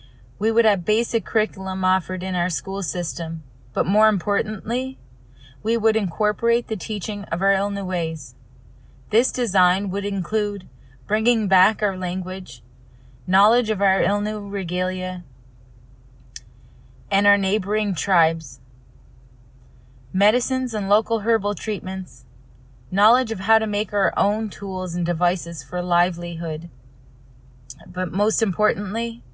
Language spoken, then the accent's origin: English; Prince Edward Island, Canada; I am from Ebigwit First Nation in Mi'kma'ki, Prince Edward Island.